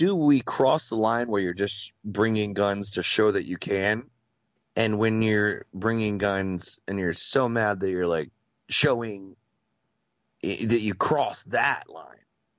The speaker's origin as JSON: {"language": "English", "region": "Virginia", "country": "United States", "said": "I come from the Shenandoah Valley, and I have people that I love and respect and grew up"}